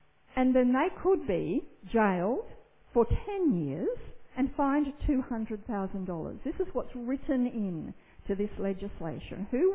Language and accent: English; Australia; And we're not, but we are Australian, just as they are.